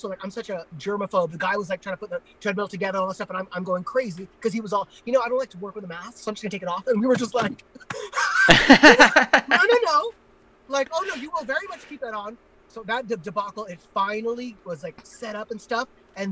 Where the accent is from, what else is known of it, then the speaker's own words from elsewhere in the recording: California, United States; Yeah, I was a fat, gay Indian boy in Orange County.